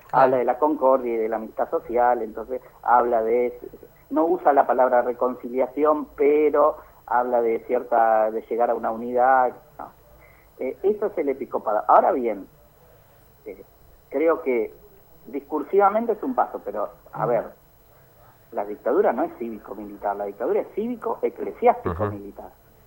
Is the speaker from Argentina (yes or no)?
yes; Mar del Plata, Buenos Aires Province, Argentina; yo soy de Mar del Plata y yo me ordené cura por Mar del Plata